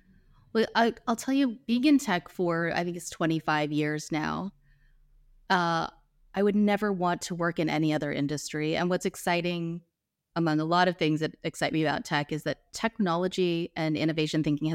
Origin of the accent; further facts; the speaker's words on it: Nova Scotia, Canada; I was working in Toronto for a long time. I grew up in Nova Scotia, so Eastern Canada, from a small town.